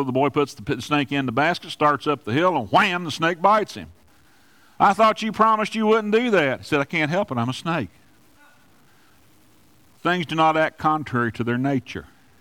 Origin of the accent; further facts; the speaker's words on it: Kentucky, United States; We're all from East Kentucky.